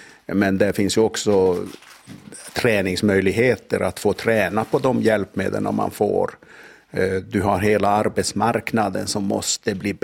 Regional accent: Norrbotten County, Sweden; born there; moved away; Jag är född 4 mil norr om Pajala, så jag har väl flyttat hela Sveriges längd från ena ändan till söderut

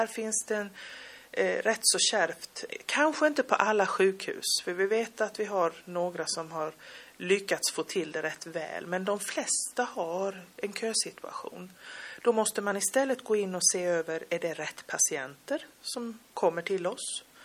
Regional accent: Norrland, Sweden; som norrlänning så har vi ett Skåne som inte kanske är så långt tycker jag

